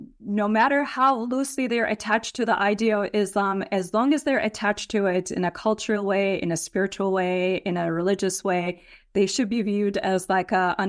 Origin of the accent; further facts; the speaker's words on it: Turkey; I grew up in Turkey